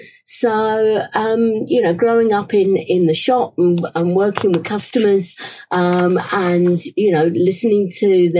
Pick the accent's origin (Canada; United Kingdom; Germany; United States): United Kingdom; Ilford, London; accent: Cockney; also born or lived in Whitechapel; was born at the London Hospital in Whitechapel, so within the sound of the Bow Bells. I grew up in Ilford, which is sort of on the borders of Essex and East London. And my parents had a newsagent's.